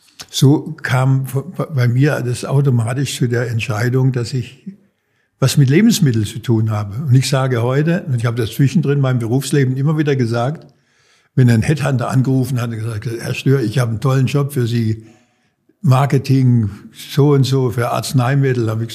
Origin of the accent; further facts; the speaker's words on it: Heilbronn, Baden-Württemberg, Germany; Also ich komme aus dem Schwabenland, komme aus Heilbronn, bin geboren in der Nähe von Heilbronn, bin dann zur Schule, zum Abitur in Heilbronn gegangen